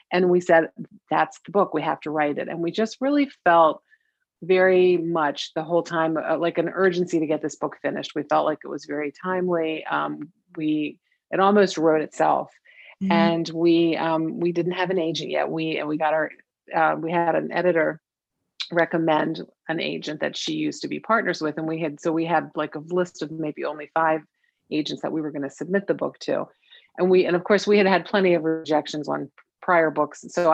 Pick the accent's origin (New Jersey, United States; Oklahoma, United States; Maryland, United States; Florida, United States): Maryland, United States; And when I came back to Maryland, we're both from Maryland.